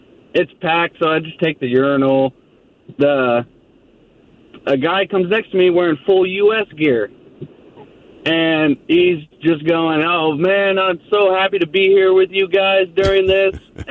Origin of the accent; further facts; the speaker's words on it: Washington, United States; born there; dude, I was born in Washington. Like, I'm an American.